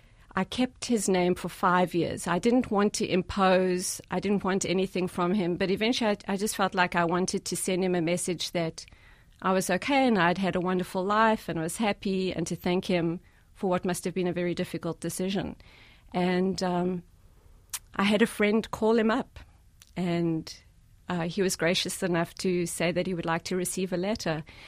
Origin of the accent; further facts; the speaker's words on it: Johannesburg, Gauteng, South Africa; now in United States; I was born to a middle-class family, and we lived in the suburbs of a big city. We lived in Johannesburg.